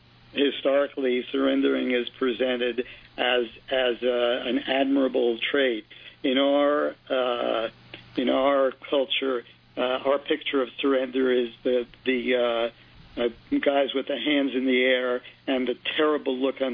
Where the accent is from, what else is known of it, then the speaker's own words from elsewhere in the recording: New York City, New York, United States; a tangible discovery that I have made growing up in New York City and having all the equipment that goes along with that, which is basically cynicism.